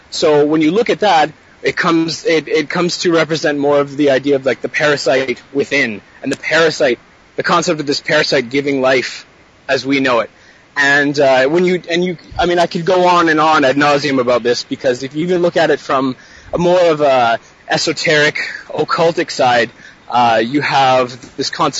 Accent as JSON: {"language": "English", "town": "Victoria", "region": "British Columbia", "country": "Canada", "said": "We're originally from Vancouver, Vancouver Island, a city called Victoria, yeah, in British Columbia, here in Canada. And I'm not sure if anyone has been there, but it's a retirement community, a lot of young families, very sheltered."}